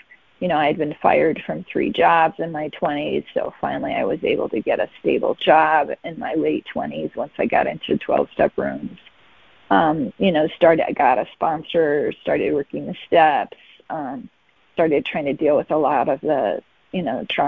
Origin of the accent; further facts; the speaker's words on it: Detroit, Michigan, United States; I grew up in the Detroit area predominantly.